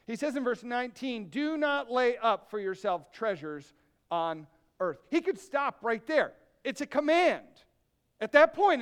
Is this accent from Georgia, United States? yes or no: no; Michigan, United States; I'm from Michigan. I understand rust pretty well.